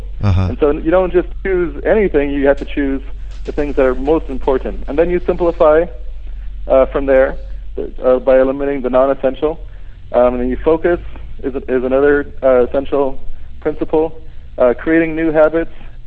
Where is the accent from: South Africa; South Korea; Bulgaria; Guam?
Guam; also born or lived in Oregon / California / Seattle; I was born in Oregon, but I've lived in the Bay Area in California, also in Seattle. I've lived most of my life here on Guam. I went to school here, grew up here, and it's home for me.